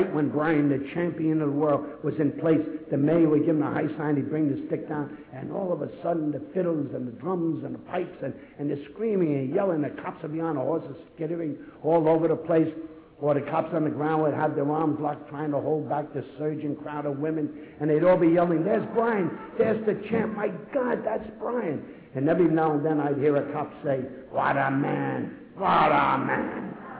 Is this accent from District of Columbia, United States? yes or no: no; New York, United States; I was born and raised in Yorkville.